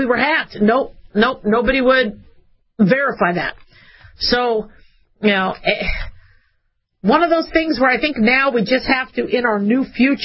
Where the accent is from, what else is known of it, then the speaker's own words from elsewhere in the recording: Phoenix, Arizona, United States; I mean, I grew up in Phoenix. We had power outages.